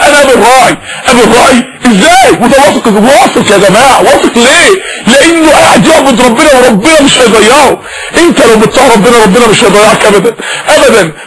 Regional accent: Mansoura, Dakahlia, Egypt; عندنا في المنصورة جالها سرطان فعلا بحقيقة

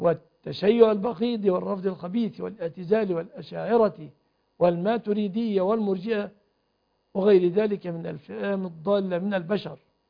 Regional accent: Egypt; بلادنا مصر

